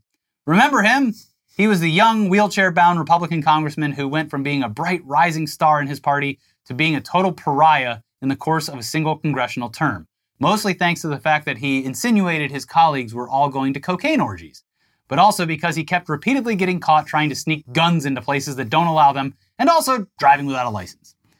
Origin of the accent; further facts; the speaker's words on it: Florida, United States; growing up in Florida, but Collier County.